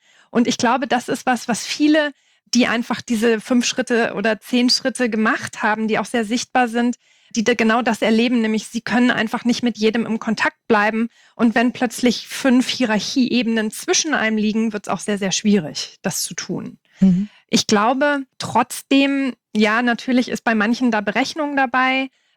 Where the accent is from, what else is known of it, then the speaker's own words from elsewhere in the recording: Lower Saxony, Germany; moved away as an adult; Ich bin von Niedersachsen nach Baden-Württemberg gezogen in 2005.